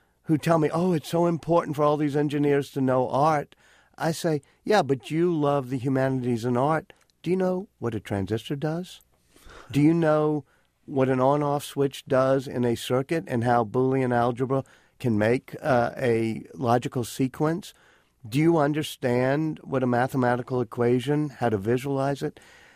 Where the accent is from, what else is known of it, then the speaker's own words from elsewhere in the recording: New Orleans, Louisiana, United States; I'm moving to New Orleans, my hometown, moving back home. I've always had a home there, actually.